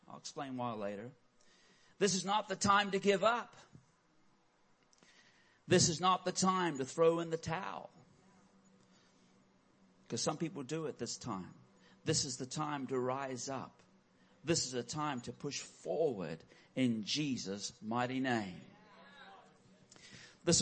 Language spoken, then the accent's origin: English; Philippines; I grew up in the Philippines and I was at my parents' church there